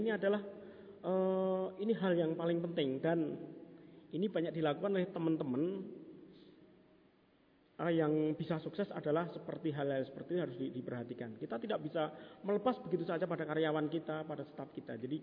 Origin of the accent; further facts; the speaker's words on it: Java, Indonesia; satu hal kita sebagai orang Jawa adalah bagaimana kita mengeroi usaha kita.